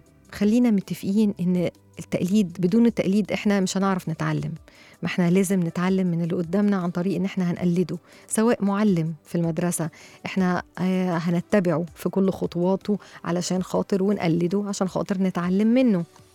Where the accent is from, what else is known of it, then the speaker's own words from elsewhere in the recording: Egypt; وهي الأكلات في المواسم الكتير جدا اللي عندنا احنا كشعب مصري